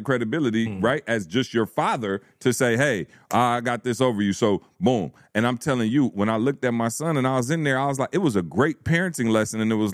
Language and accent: English; Lansing, Michigan, United States; I'm from Lansing, Michigan, bro.